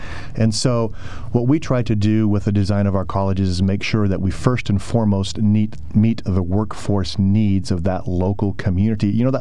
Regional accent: Oklahoma, United States; You know, I'm from Oklahoma. I'm a rancher. And we need ag mechanics in Oklahoma.

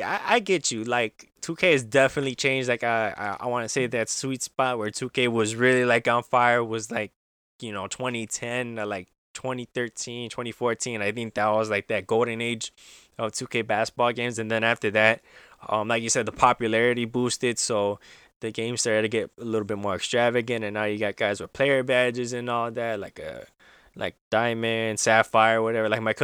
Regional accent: Chicago, Illinois, United States; So, yeah, I will be starting a position with my hometown Chicago Bears as a seasonal content producer.

